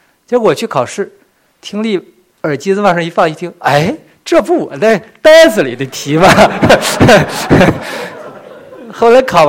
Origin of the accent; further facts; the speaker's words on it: Chifeng, Inner Mongolia, China; 我太太已经先回到我的老家赤峰去了，我就想我也干脆回去就算了。